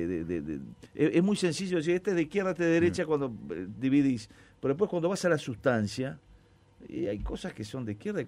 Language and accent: Spanish; Uruguay; en el otro somos todos los uruguayos